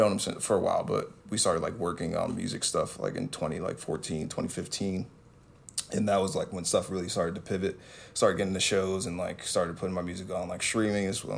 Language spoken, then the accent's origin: English; New Jersey, United States; also born or lived in New York; Well, yeah, I was born in Jersey. A lot of my family's from New York. I'm from Jersey, but yeah, I lived in New York.